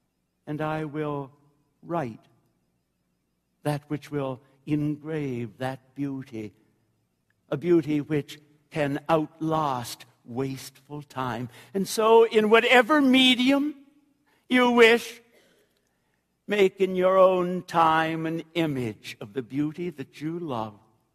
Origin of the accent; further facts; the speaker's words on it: Canada; I'm a Canadian.